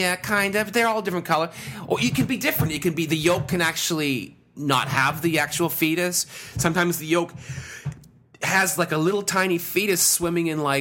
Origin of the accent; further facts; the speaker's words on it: Brampton, Ontario, Canada; I grew up in Brampton in the 70s. I grew up in a time when Brampton was white. I mean, white.